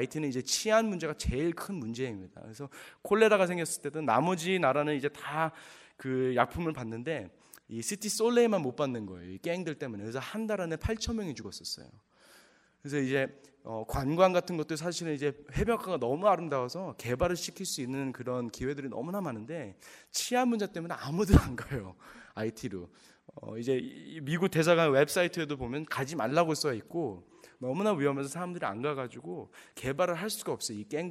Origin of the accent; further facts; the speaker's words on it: Canada; born there; Korean is a second language; 저는 사실 2세입니다. 캐나다에서 태어나고 한국을 한 번도 못 갔었어요.